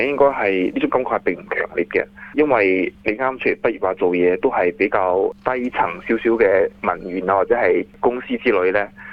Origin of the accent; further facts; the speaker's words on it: Zhuhai, Guangdong, China; now in Australia; 我家在广东，是广东珠海人